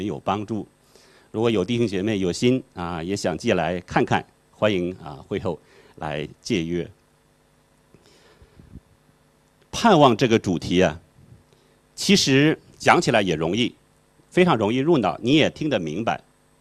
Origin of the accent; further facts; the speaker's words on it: Shandong, China; 公务员铁饭碗，我们山东人最喜欢这个领域的工作